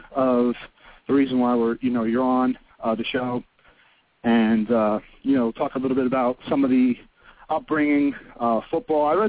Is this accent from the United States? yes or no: yes; Pennsylvania, United States; I'm from Pennsylvania, and Matt's from California.